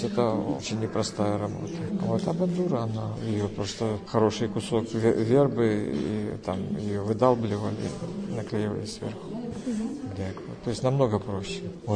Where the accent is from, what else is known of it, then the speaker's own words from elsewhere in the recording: Western Ukraine, Ukraine; also born or lived in Adygea, Russia; И вот уже с 2 лет я живу на Западной Украине.